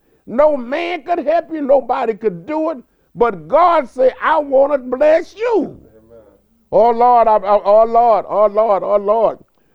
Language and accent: English; Gonzales, United States; I'm from Gonzales. I know how little small town, little thing, they gossip a lot.